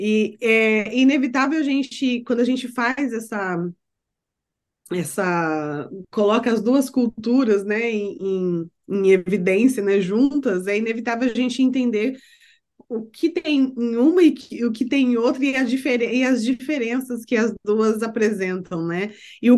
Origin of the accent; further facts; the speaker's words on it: Brazil; E aí, quando a gente vem do Brasil, o choque que dá é né, para quem realmente vê isso